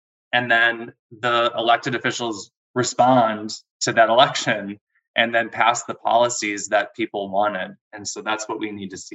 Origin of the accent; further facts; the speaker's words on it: Wisconsin, United States; You know, Wisconsin is my home state is an example of this.